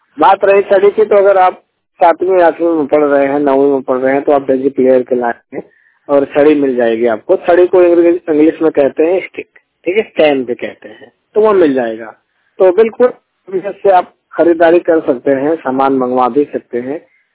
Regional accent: Mirzapur, Uttar Pradesh, India; जो कि आप भी एक मिर्जापुर के ही वासी हैं। और मैं बड़ा खुश हूँ कि हमारे जिला से इतने दिनों के बाद, इतने सालों के बाद कोई आया है

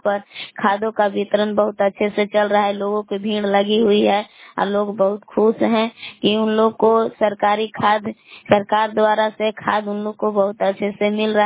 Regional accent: Belaon, Bihar, India; मैं ग्राम बेलाव कैमूर बबुआ की निवासी हूँ।

